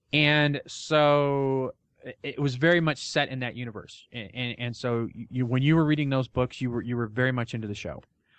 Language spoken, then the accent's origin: English; Chicago, Illinois, United States; born there; And I was born in Chicago, so we had WGN.